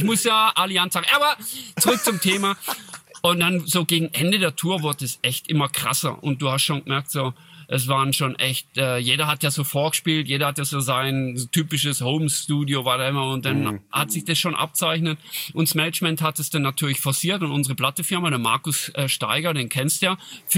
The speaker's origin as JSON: {"language": "German", "country": "Switzerland", "said": "aber bei uns in Schweiz, der Deutsch, gibt's das."}